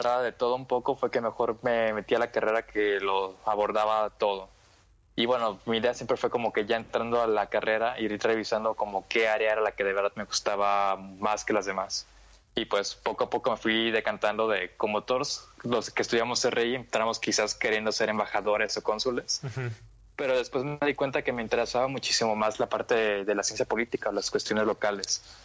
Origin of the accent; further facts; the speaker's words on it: Manzanillo, Colima, Mexico; moved away as an adult; now in Guadalajara, Mexico; yo nací en Manzanillo, Colima, y estuve ahí por 18 años. Ya hasta que entré a la universidad, estudié en el ITESO, fue que me mudé acá a Guadalajara, donde llevo ya casi 6 años.